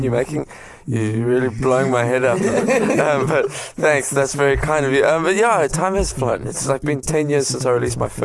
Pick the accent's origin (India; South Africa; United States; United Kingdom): South Africa; Cape Town, Western Cape; I'm from Cape Town, but I don't live here anymore.